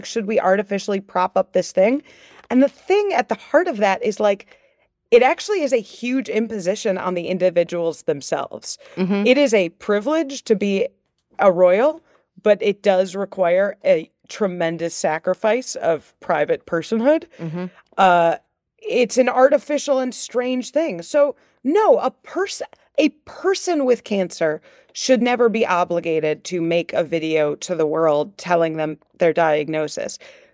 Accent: Chicago, Illinois, United States; born there; I will call her Kate Middleton because I was born in Chicago.

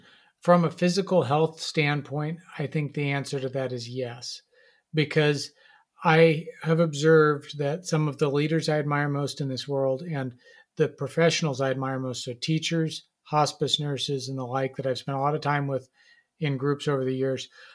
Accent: Nebraska, United States; Don grew up on a farm, I grew up in Nebraska

